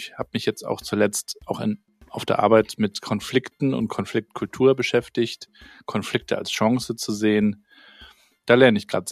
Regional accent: Northern Germany, Germany; Als Norddeutscher

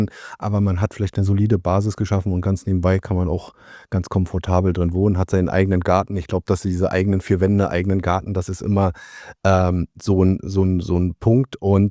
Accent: East Germany, Germany; ich bin nun zugegebenermaßen ein Kind des Ostens, kann mich aber sehr gut noch erinnern an die wilden Wendejahre

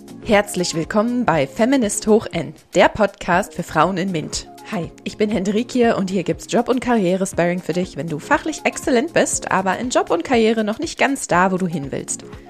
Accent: Brandenburg, Germany; moved away as an adult; also born or lived in Ireland; 34, aufgewachsen in Brandenburg und bin mit 18 nach dem Abi nach Irland ausgewandert.

